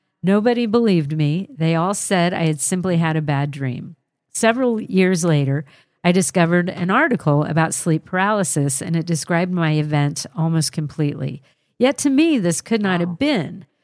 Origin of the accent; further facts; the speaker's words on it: Huntington, West Virginia, United States; I'm from Huntington, West Virginia.